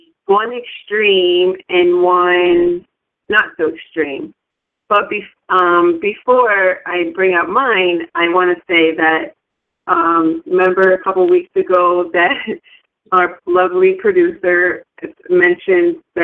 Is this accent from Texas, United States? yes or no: no; New York, United States; Like, I'm a New Yorker. Like, I'm a little bit more smarter than that and quick with the wits.